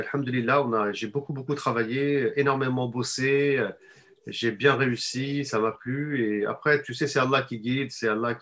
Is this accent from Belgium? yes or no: no; Fontainebleau, Île-de-France, France; born there; je suis né en France, je suis né à Fontainebleau, dans le 77, en Île-de-France, on peut dire.